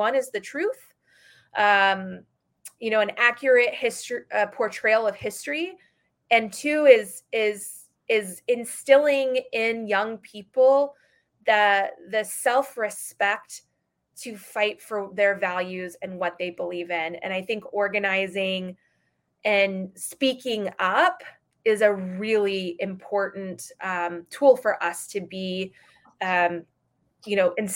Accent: Arizona, United States; I grew up in Arizona, so that was a really interesting place to grow up because we were one of the last states to ratify MLK's birthday as a holiday

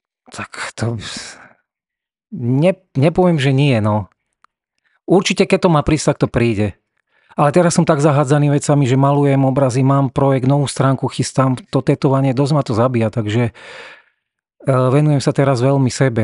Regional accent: Obice, Nitra Region, Slovakia; toto je moja rodná dedinka, ja som im ukázal aj videa, Obice, Jedlové Kostolany a tie lesy a to všetko

